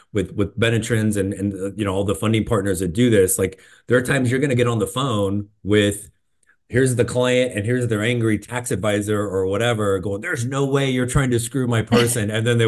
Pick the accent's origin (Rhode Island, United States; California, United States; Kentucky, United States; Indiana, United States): Indiana, United States; And I grew up in Indiana, where the Colts left your city and came to Indiana.